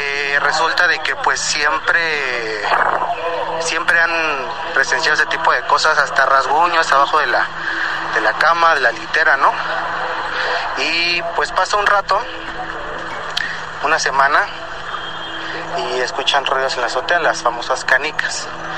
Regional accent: Mexico City, Mexico; actualmente tengo 24 años y, uh-huh, soy de la Ciudad de México.

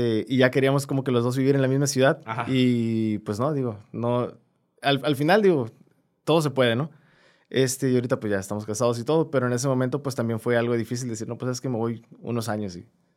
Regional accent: Sinaloa, Mexico; also born or lived in Sonora; yo soy de Sinaloa, pero yo estudié en Sonora, okay. En Ciudad Obregón.

